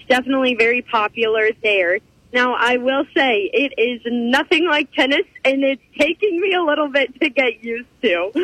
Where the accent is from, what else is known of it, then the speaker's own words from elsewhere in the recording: Bloomfield, Iowa, United States; Yeah, so I grew up in Bloomfield, Iowa, and absolutely love Southeast Iowa.